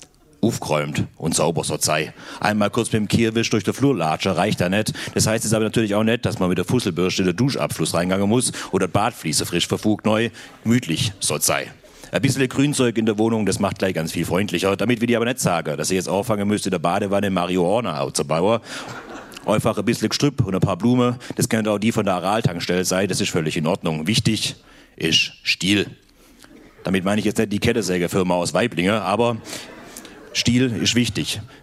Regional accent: Baden-Württemberg, Germany; Also habe ich gedacht, ich bin ja effizienter, gebürtiger Schwabe.

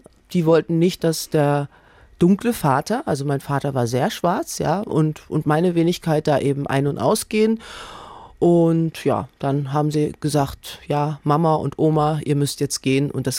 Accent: Kassel, Hesse, Germany; Ich komme aus Kassel. Nee, wo kommst du wirklich her? Ich komme aus Kassel.

